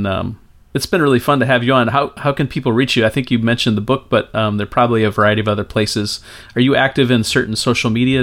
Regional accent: United States; metaphors I've used as an American do not work at all for a Chinese

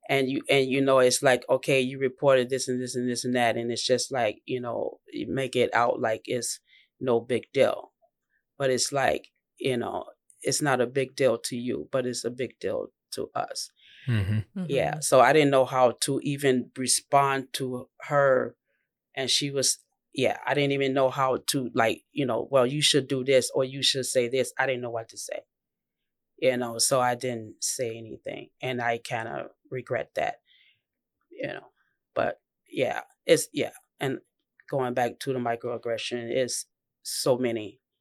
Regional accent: United States; Just if you guys don't know, I'm Black American.

